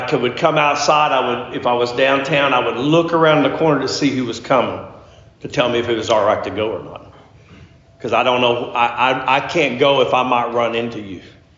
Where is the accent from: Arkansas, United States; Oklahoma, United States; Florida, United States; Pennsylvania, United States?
Oklahoma, United States; I became a bull rider because I'm from Oklahoma, which I should tell you